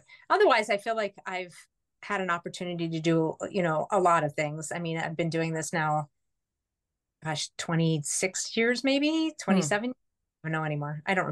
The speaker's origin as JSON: {"language": "English", "town": "Youngstown", "region": "Ohio", "country": "United States", "tie": "born or raised there", "said": "And growing up in Youngstown, you're either a Browns fan or a Steelers fan. And so I just grew up in a heavily football community."}